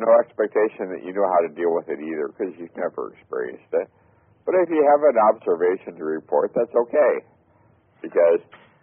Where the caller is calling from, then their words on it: Melbourne Village, Florida, United States; I'm calling from Melbourne Village, Florida.